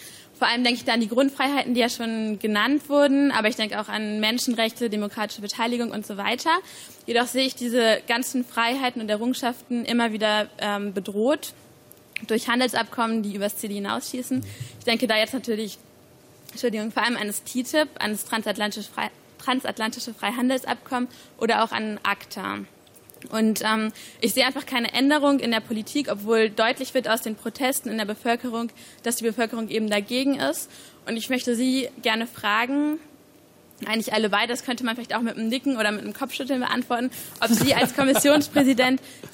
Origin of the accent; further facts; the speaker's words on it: Lower Saxony, Germany; born there; gebürtig aus der Lüneburger Heide, aber ich fühle mich vor allem europäisch.